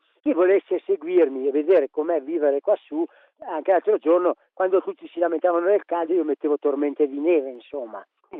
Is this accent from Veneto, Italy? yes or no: yes; Feltre, Veneto, Italy; born there; also born or lived in Trentino; Io sono nato a Feltre 48 anni fa e dopo ho vissuto 20 anni alla Visi in Trentino, dopodiché ho fatto il militare e dopo il militare mi sono trasferito di nuovo a Bellunese, dove mi sono rinchiuso dentro per 20 anni in una fabbrica.